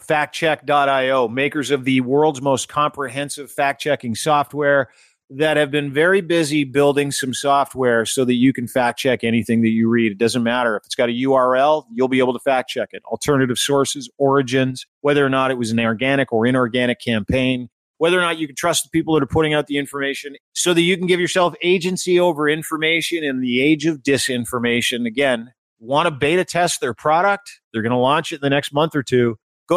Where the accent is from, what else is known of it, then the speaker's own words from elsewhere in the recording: Canada; as a Canadian